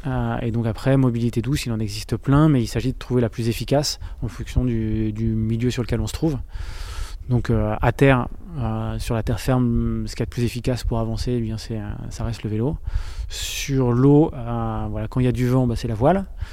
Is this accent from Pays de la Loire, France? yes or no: no; Rennes, Brittany, France; Quand j'étais petit, j'ai grandi à Rennes